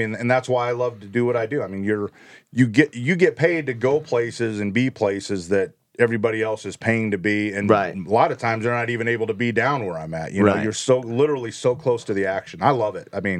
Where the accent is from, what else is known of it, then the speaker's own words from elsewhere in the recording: Omaha, Nebraska, United States; And they have the U.S. Curling trials back in my hometown of Omaha, Nebraska.